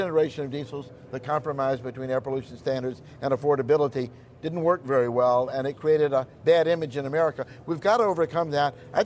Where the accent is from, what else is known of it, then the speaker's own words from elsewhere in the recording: Louisiana, United States; I'm from Louisiana.